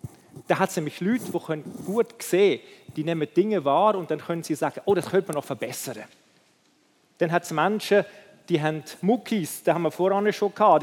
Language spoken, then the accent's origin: German; Hamburg, Germany; die miteinander gesungen haben in Hamburg, in meiner Stadt, wo ich aufgewachsen bin.